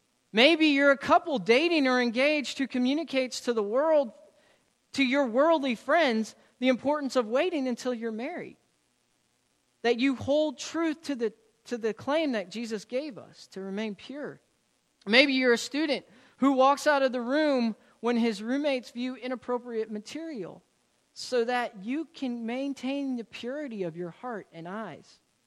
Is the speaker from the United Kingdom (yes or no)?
no; Florida, United States; Now, I've mentioned before I'm from Florida, so I don't have too much of an understanding of what hills look like.